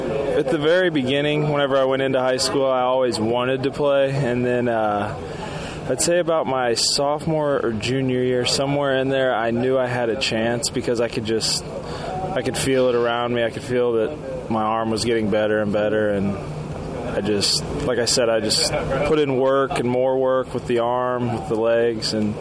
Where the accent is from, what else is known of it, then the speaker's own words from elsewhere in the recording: Carrollton, Illinois, United States; So I'm from Carrollton, Illinois. It's like right across the river from St. Louis.